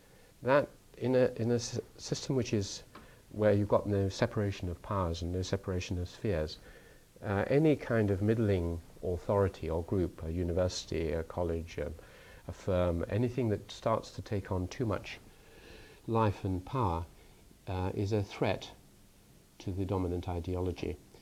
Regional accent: Czechia; I was brought up in Czechoslovakia. I have many friends in Eastern Europe, and it's not to be taken for granted.

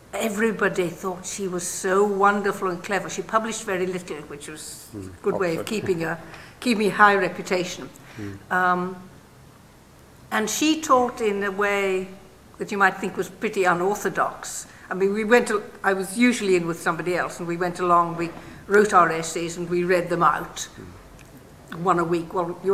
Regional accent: Northern Ireland, United Kingdom; I came from Northern Ireland.

